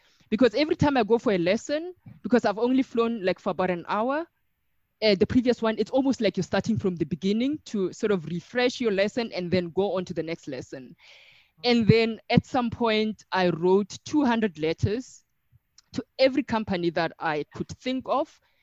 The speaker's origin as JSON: {"language": "English", "region": "Limpopo", "country": "South Africa", "tie": "born or raised there", "said": "when I was growing up in Limpopo"}